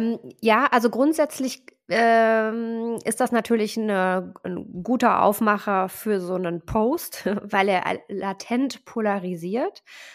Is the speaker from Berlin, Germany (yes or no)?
no; Cologne, North Rhine-Westphalia, Germany; Wir als Kölner sagen ja auch immer, man muss auch jönne gönne.